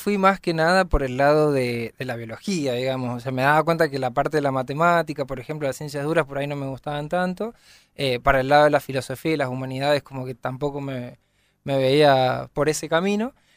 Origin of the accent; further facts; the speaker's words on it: San Juan, Argentina; born there; yo soy sanjuanino, nací en San Juan Capital.